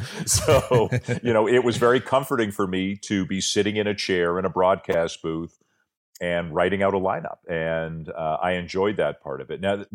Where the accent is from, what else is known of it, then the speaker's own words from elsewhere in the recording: Canada; I'm Canadian. I'm very proud of how our country is now managing this situation.